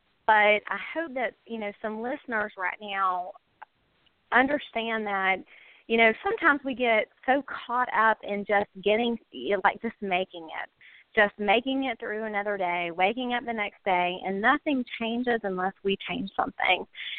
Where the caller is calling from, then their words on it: Florida, United States; Hey, Sean … from Stop Choppy, Florida.